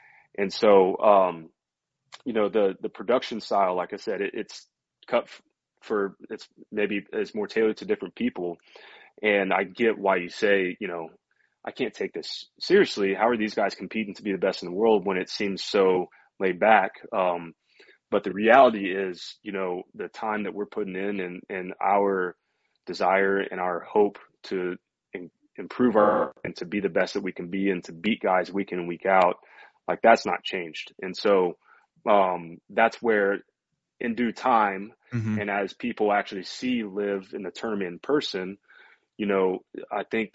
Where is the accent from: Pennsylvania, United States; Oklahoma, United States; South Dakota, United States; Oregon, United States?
Oklahoma, United States; I'm passionate about my home state where I'm from, and I know Oklahomans love their sports